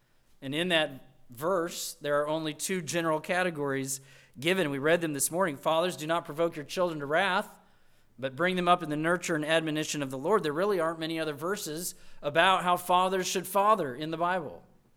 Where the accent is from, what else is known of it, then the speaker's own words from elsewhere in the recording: Colorado, United States; now in South Carolina, United States; growing up in Colorado, my picture of a strong man is a man who's definitely wearing flannel and jeans.